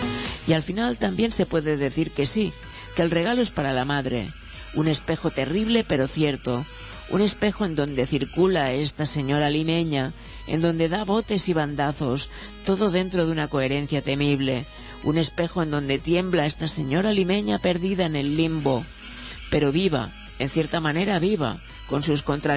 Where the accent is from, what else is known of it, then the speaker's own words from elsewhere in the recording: Chile; A mí, como chileno